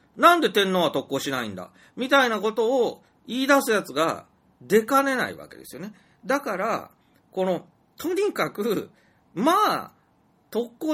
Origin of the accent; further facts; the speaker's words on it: Kansai, Japan; ちょっと俺関西人だからすぐ出てこないけどさ。